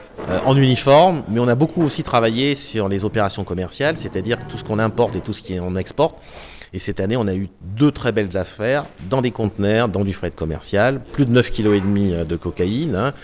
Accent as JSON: {"language": "French", "town": "Marseille", "region": "Provence-Alpes-Côte d'Azur", "country": "France", "said": "Je suis marseillais jusqu'au bout des ongles"}